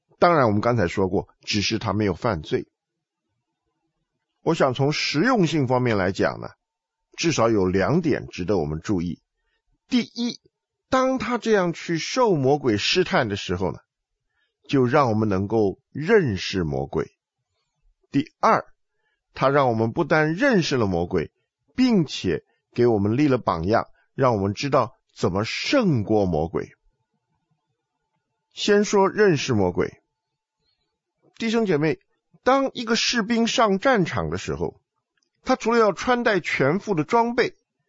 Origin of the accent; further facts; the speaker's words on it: China; 我们中国人有一句话说引蛇出洞